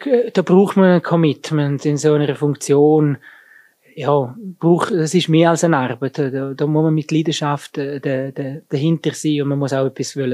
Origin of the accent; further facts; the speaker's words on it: Graubünden, Switzerland; also born or lived in Chur / Bern; Ich bin im Bündner Oberland geboren, aufgewachsen, romanisch sprechende Region. Bin aber nachher, wie es halt häufig ist es in Graubünden, für die Ausbildung zieht man weiter, zuerst nach Chur. Nachher bin ich lange in Bern gewesen, in der Zentralschweiz.